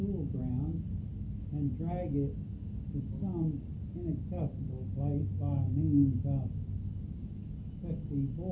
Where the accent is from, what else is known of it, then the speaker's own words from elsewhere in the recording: Bel Air, Maryland, United States; It was pleasant growing up in Bel Air, to say the least, because everyone knew everyone else